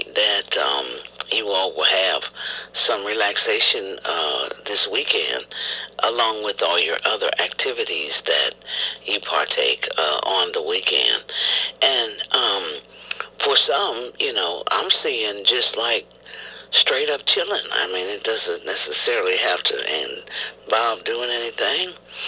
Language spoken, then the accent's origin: English; Midwest, United States; because, you know, a small town girl, I grew up across the street from a grain elevator.